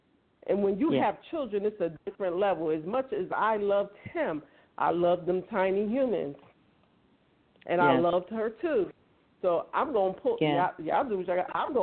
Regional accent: Brooklyn, New York, United States; now in South Carolina, United States; Most of you know I'm from Brooklyn. When I moved down here in 2003, South Carolina was like in the top three when it came to domestic violence.

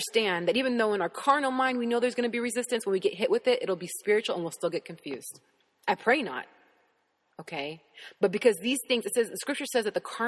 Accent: United States; I didn't get this because I'm an American.

